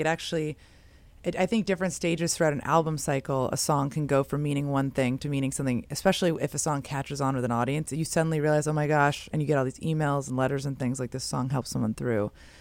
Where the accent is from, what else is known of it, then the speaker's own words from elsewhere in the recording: San Francisco, California, United States; I grew up in San Francisco, so I do a lot of thrifting.